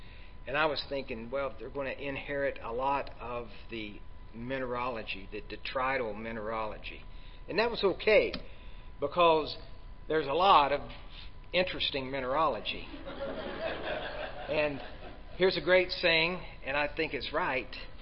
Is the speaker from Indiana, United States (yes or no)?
no; Tennessee, United States; Okay, so I grew up in East Tennessee. I went to the University of Tennessee